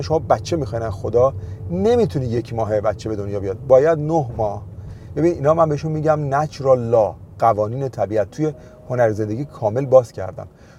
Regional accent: Iran; moved away as an adult; حالا فکر کن ما از ایران اومدیم بیرون

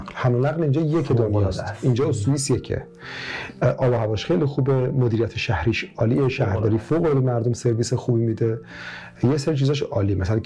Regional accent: Mazandaran, Iran; ما مازندرانی هستیم، … ما یه خورده سیستممون، خب بچه‌ای که از شهرستان میان مثل خود من یه حالت عاطفی دارن.

